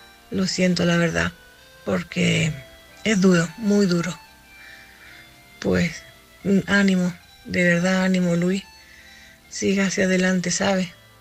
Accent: Canary Islands, Spain; now in A Coruña, Spain; Soy la tinerfeña que llamo de Coruña.

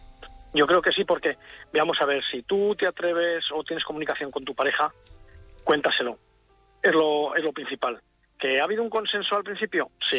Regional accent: Cuéllar, Castile and León, Spain; Soy de Cuellar, Segovia.

